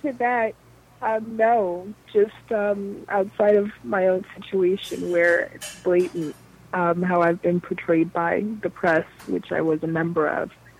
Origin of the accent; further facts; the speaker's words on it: Austin, Texas, United States; born there; No, I was born in Austin, Texas.